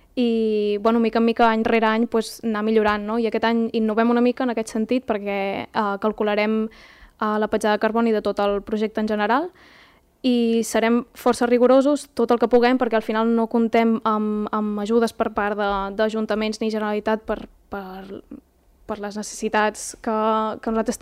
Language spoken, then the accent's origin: Catalan; Sant Hilari Sacalm, Catalonia, Spain; som de Sant Hilari i ho portem a la sang, ho portem als gens